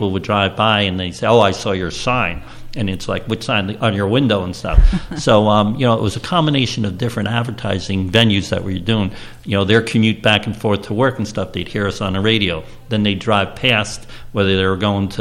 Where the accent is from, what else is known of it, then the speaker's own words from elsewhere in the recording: New Jersey, United States; growing up in Hunterdon County with all the farms and the lands and stuff that was out there.